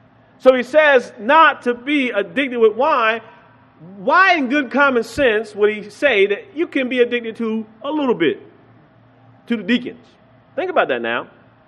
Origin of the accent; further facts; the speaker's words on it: South Carolina, United States; I'm from South Carolina. I love meat. From the rooter to the tooter.